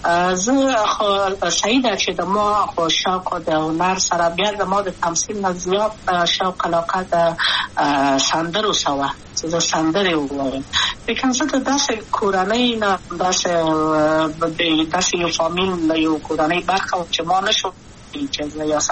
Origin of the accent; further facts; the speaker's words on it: Kabul, Afghanistan; ولایت یم د پلار مې د وردګو ولایت ته خلیګنسې کېدلې د کابل په تخته پل سیمه کې یم او لویا شویم کابل که یم